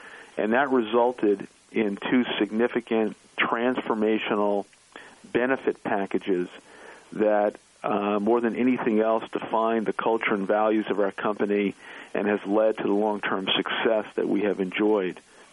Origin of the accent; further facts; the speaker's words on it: Brooklyn, New York, United States; I grew up in Brooklyn, New York, in a place called The Projects, which really is federally subsidized housing.